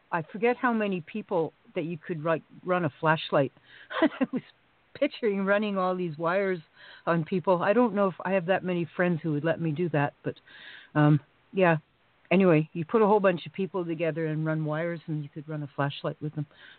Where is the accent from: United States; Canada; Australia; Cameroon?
Canada; No, well, I'm Canadian.